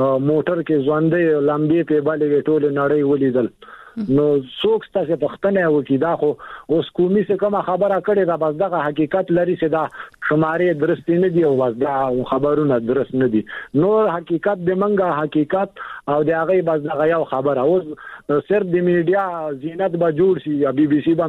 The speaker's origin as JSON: {"language": "Pashto", "country": "Afghanistan", "said": "نو دا چې موږ هم افغانان تاسو غوندي موږ خو بیخي به زیات خپه کیږو ځکه چې جنازې ډېرته هم د افغانستان درازي کنه"}